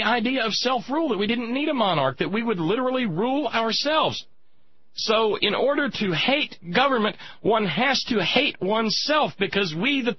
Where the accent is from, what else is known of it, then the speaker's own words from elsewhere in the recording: Alabama, United States; Man, that wasn't American where I grew up. Hating the government? No. And I grew up in Alabama.